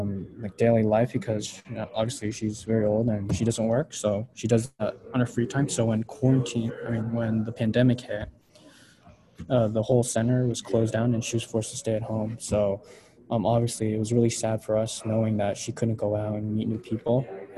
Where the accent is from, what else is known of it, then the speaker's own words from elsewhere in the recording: New Jersey, United States; So I'm from New Jersey, and the response was pretty good.